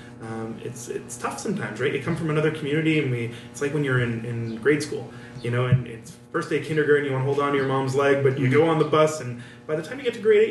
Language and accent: English; Toronto, Ontario, Canada; hey, I'm this guy from Toronto.